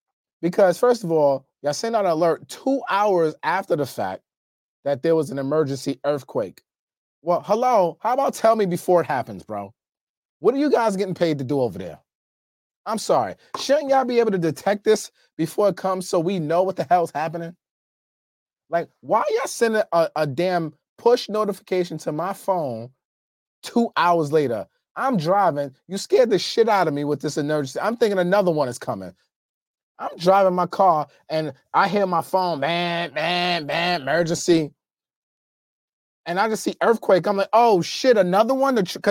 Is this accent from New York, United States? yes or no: yes; New York, United States; I'm from New York. We don't deal with the ground moving like that.